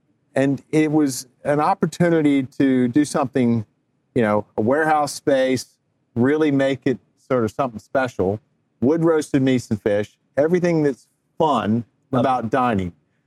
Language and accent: English; Sandy Springs, Georgia, United States; And I grew up in Sandy Springs